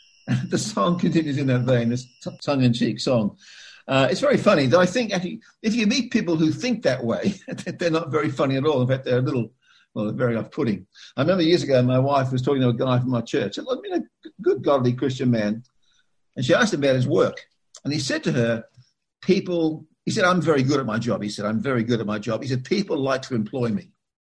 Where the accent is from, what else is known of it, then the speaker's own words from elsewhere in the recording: Liverpool, North West England, United Kingdom; born there; I was born in Liverpool, England, so I was kind of weaned on